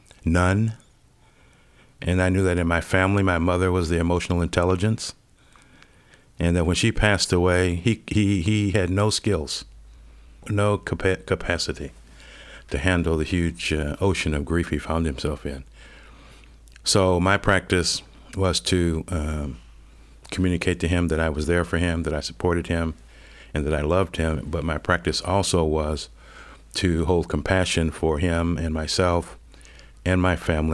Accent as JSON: {"language": "English", "town": "Cleveland", "region": "Ohio", "country": "United States", "tie": "born or raised there", "said": "I grew up in Cleveland, Ohio. If I'd have been operating out of that mindset of my youth, I would just say, you know, forget you."}